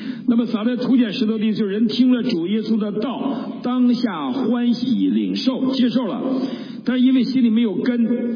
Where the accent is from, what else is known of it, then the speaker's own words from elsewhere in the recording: Northeast China, China; 那我是东北人，那我又觉得麦子都是我们东北的，对吧，这个就不对了，这个地域观念